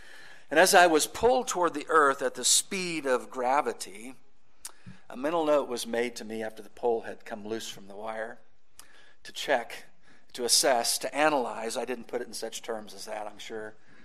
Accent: Kansas, United States; I'm a farm boy, born and bred in the Briar Patch of Kansas, and it's a beautiful place.

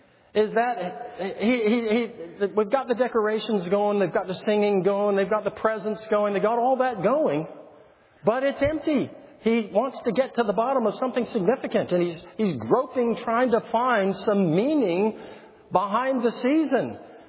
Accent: California, United States; But I'm a Californian.

